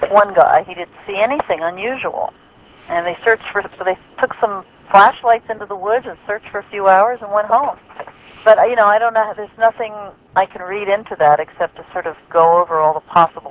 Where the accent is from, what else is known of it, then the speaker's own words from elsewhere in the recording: New York, United States; but I'm from New York, I grew up here, lots of family here, and I feel very at home in New York.